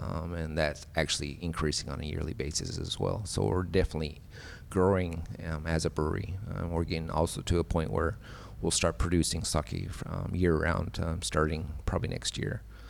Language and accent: English; Utah, United States; it's so similar to, you know, the area that I grew up in back in Utah.